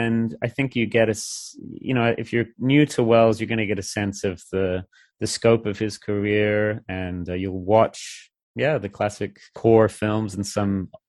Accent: Australia; I'm from Australia.

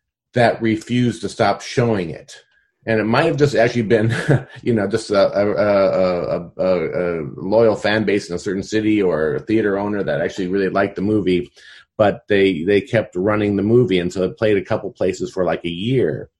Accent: Indiana, United States; So from, age 9 on, I grew up in Indiana.

